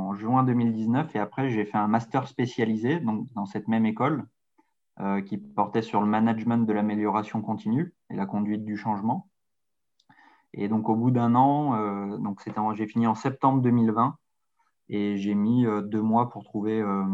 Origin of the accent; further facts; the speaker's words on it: Lyon, Auvergne-Rhône-Alpes, France; puisque je suis lyonnais, et donc c'était pas trop loin de chez mes parents non plus.